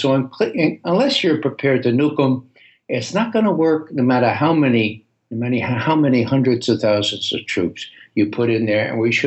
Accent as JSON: {"language": "English", "region": "New York", "country": "United States", "said": "Now, I'm from New York, but I'm not talking about bagels and locks."}